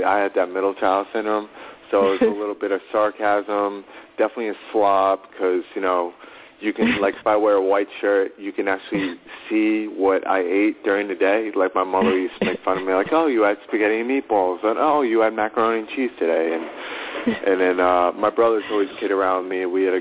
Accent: East Meadow, New York, United States; also born or lived in Howard Beach, Queens; Originally, I'm from Howard Beach, Queens. My family moved me out to Long Island, East Meadow, more of my childhood into my teenage years. Went to East Meadow High School.

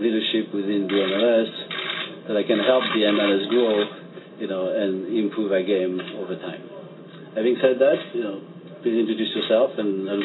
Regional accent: Chicago, Illinois, United States; As you know, I come from Chicago, where I've been the past 30 years

